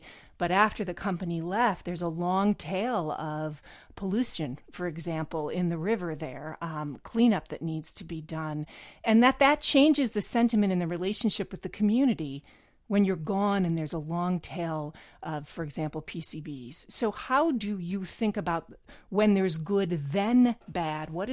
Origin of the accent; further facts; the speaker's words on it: Midwest, United States; Jeff, I grew up in the Midwest where similar to the GE type of story